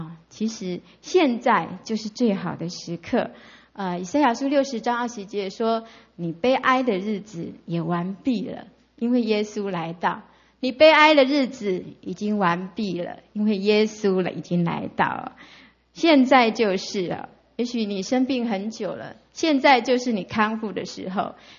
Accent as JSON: {"language": "Chinese", "region": "Yilan County", "country": "Taiwan", "tie": "born or raised there", "lives_now": "Kaohsiung, Taiwan", "said": "我记得我那个我老家在宜兰，那宜兰没什么污染了"}